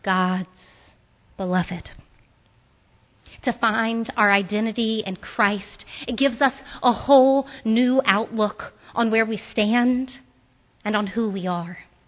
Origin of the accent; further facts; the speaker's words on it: Shreveport, Louisiana, United States; Where I grew up in Shreveport